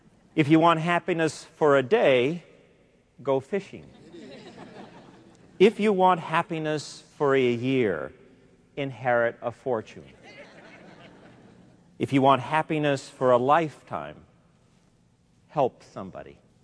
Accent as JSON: {"language": "English", "town": "East Los Angeles", "region": "California", "country": "United States", "tie": "born or raised there", "said": "the congregation was incredibly proud of me because I was the kid from the East Los Angeles barrio who had gone on to make good, to become a big TV star."}